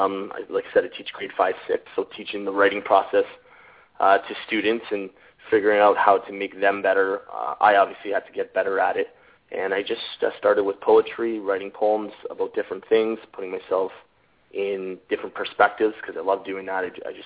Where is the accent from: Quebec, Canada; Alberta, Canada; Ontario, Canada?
Ontario, Canada; Welland; born there; now in Niagara Falls, Canada; I was born in Canada in a city called Welland in Ontario. I currently live in Niagara Falls, which is only about 20 minutes away from Welland, so it's not too far from home.